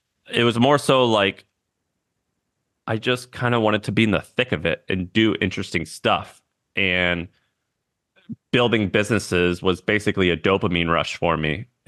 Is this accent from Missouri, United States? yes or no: yes; St. Louis, Missouri, United States; also born or lived in Nashville; So I was born and raised in St. Louis. When I was 18, I went to Nashville, Tennessee to go to college.